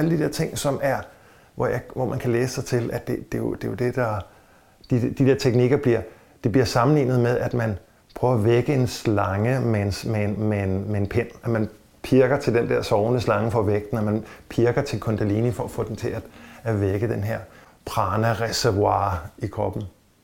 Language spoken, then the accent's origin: Danish; Sorø, Zealand, Denmark; jeg kommer fra Sorø og har spillet trommer i punkband, ikke?